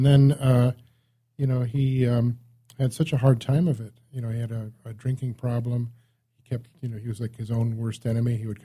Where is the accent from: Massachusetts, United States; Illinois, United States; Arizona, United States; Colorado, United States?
Illinois, United States; Chicago; Well, you know, I come from Chicago.